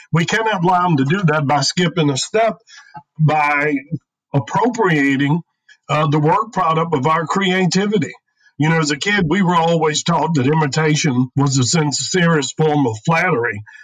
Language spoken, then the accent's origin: English; Texas, United States; David, I think, and I want to be careful because we are from Texas, is such a large state.